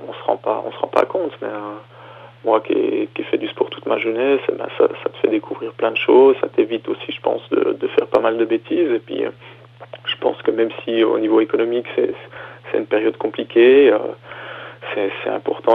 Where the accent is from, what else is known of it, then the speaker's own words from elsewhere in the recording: Jura, Switzerland; c'est difficile de vivre dans ce sport chez nous au Jura.